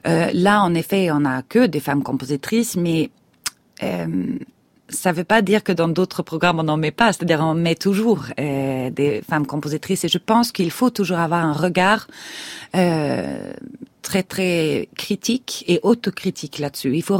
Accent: Sweden; Je viens de Suède où il y a une pratique dans la tradition populaire aussi qui est très très forte.

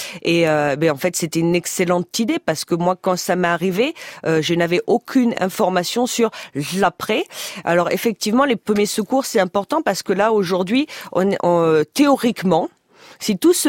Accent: Bordeaux, Nouvelle-Aquitaine, France; born there; les gens pensent ça, mais non, pas du tout. Je suis née à Bordeaux.

